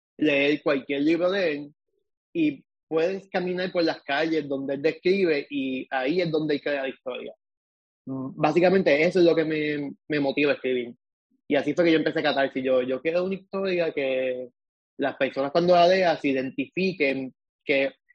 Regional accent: Naranjito, Puerto Rico; soy natural de Naranjito.

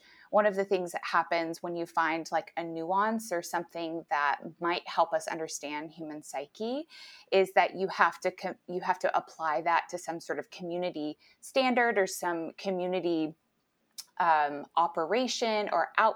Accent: Texas, United States; also born or lived in Nashville; I'm from Texas. I'm from a very conservative part of Texas and grew up in, I would call, a very culty version of an evangelical church, and then had some time in Nashville, Tennessee

